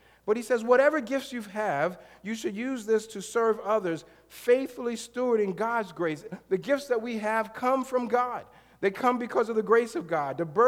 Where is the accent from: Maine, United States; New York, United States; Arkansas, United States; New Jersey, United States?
New York, United States; now I'm from New York, so I'm thinking, it's a scam.